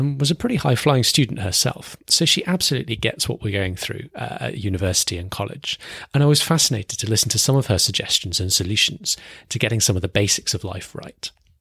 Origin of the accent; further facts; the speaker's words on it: United Kingdom; Here in my home country of the UK